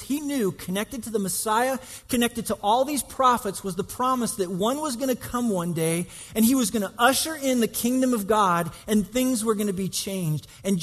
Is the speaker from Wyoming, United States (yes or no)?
yes; Wyoming, United States; When I was 7 years old, growing up in Wyoming, a friend of mine and I rode our bikes to a convenience store